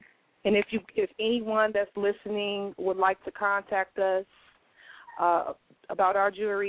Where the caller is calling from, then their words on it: Benton Harbor, Michigan, United States; I'm calling from Benton Harbor, Michigan.